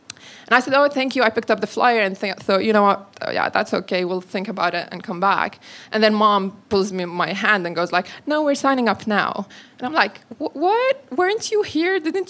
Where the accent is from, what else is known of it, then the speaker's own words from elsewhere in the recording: Syria; moved away; Where are you from? Syria, I said. Everybody smiled and nodded, eyes getting wider and wider in curiosity. Second default question is, how long have you been here? Well, I've been here 8 years.